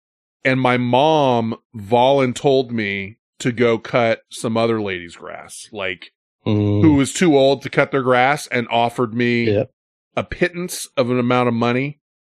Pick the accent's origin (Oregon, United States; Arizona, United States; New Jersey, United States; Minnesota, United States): Minnesota, United States; I'm from Minnesota, but I'm from Minnesota.